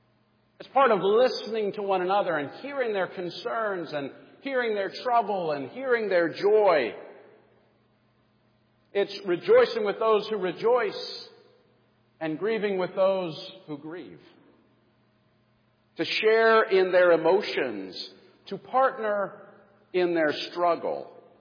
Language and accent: English; Pittsburgh, Pennsylvania, United States; I'm from Pittsburgh.